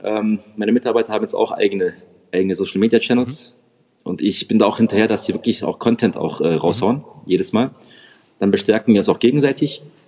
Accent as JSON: {"language": "German", "town": "Reutlingen", "region": "Baden-Württemberg", "country": "Germany", "tie": "born or raised there", "said": "So, ich bin gebürtiger Reutlinger. Ich bin hier geboren, aufgewachsen und ich hänge wirklich so an den Wurzeln hier."}